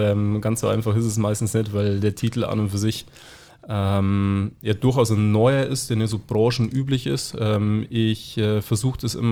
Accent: Bavaria, Germany; born there; Aus gebürtiger Bayer definitiv Fiege.

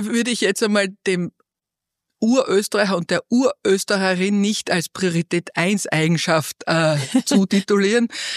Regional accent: Austria; der gerade bei uns in Österreich, finde ich, ganz entscheidend ist.

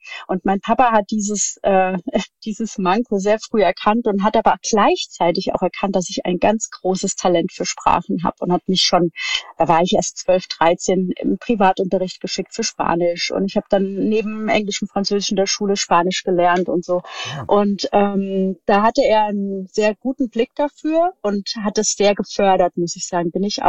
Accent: Hesse, Germany; Örtlich, ich komme aus dem schönen Hessen und bin in der Nähe von Darmstadt aufgewachsen, wo ich auch tatsächlich jetzt immer noch lebe oder wieder lebe. Und ja, ich bin das dritte Kind einer selbstständigen Familie.

